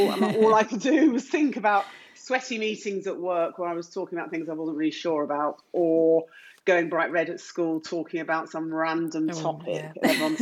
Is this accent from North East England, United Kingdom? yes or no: no; Tunbridge Wells, South East England, United Kingdom; she is going to be launching with in my hometown of Tunbridge Wells. So she's going to be in Kent.